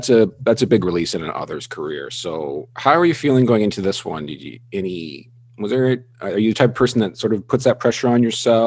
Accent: Campbell River, British Columbia, Canada; born there; I was born on Vancouver Island.

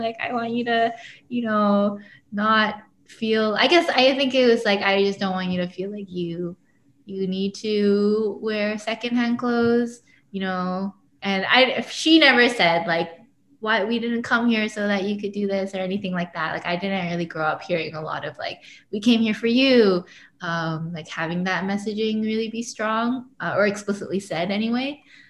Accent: Canada; born there; I was born in Canada. But my family, I would say, is very Korean, in the sense that, like, very traditional. And I grew up speaking Korean with them, so we spoke Korean in the home.

